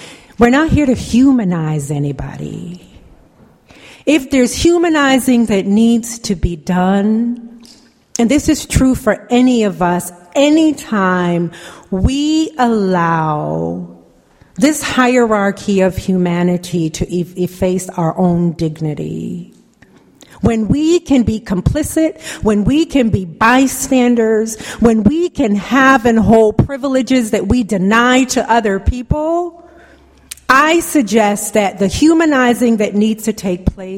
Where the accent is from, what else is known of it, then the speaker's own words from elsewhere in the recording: Jamaica; I'm Jamaican. I'm an immigrant.